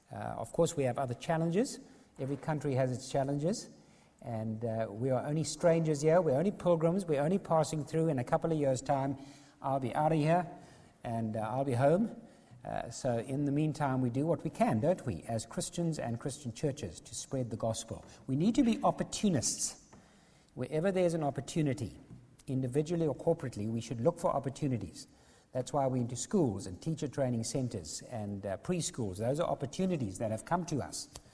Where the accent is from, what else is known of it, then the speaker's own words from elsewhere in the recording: South Africa; I'm from South Africa, quite obviously. You think I've got an accent, but actually I've got the real thing.